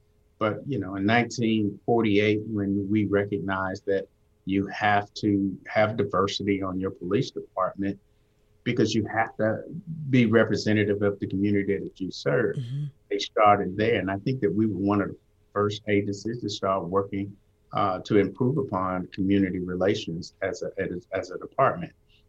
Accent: Atlanta, Georgia, United States; You know, I grew up in Southwest Atlanta, and so the patrol officers were regulars and routinely throughout the community.

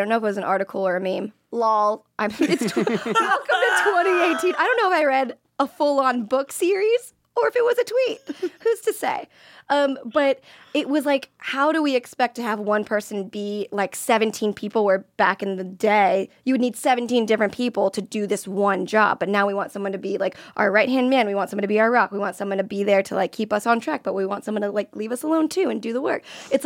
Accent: Florida, United States; I mean, I'm from Florida, so everything is expensive to everybody.

